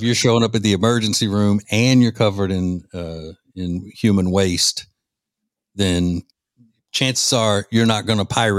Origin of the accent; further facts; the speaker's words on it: Louisiana, United States; You know, the part of the state I'm from is not Cajun. You know, I'm from the central northern part of the state, and then South Louisiana is Cajun.